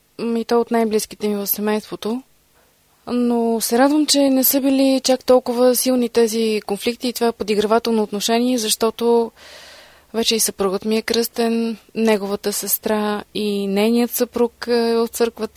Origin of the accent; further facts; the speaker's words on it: Sofia, Sofia City, Bulgaria; born there; тогава живеех в София, аз съм родена в София